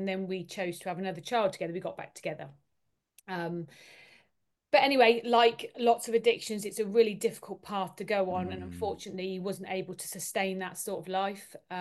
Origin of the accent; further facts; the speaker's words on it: Bicester, South East England, United Kingdom; So I was brought up in Bicester. So I'm still in Bicester now, went to school in Bicester